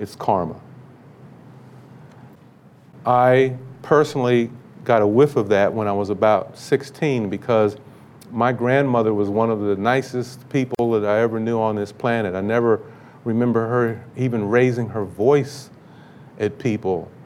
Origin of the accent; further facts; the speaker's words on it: Baltimore, Maryland, United States; So when people kept asking me about Baltimore, since I'm from Baltimore